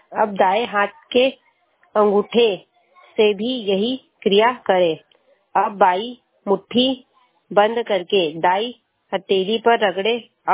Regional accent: Chandpur, India; मैं ग्राम चांदपुर से हूँ

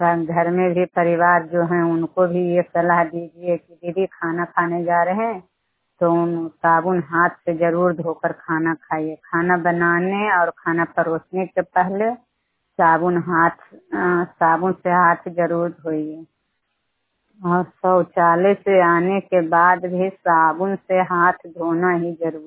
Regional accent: Bihar, India; उतरनामा panchayat, उतरनामा cluster और रहोई block, जिला नालंदा थाना रहोई के निवासी हूँ।

